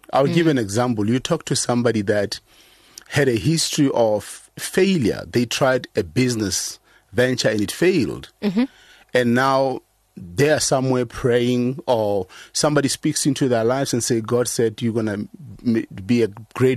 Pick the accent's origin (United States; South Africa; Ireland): South Africa; Mokopane, Limpopo; I was born in Limpopo in a small town called Mukopani. Mm-hmm. A township called Makhwelereng. So I'm from actually Makhwelereng.